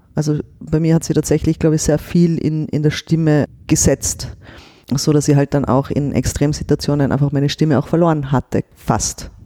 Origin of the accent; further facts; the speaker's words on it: Westendorf, Tyrol, Austria; also born or lived in Innsbruck; Also meine Eltern haben vorher in Innsbruck gewohnt, aber ich war dann schon, ich war halt Baby noch und dann bin wirklich groß geworden dann in Westendorf. Das ist ein ganz kleines Dorf bei Kitzbühel.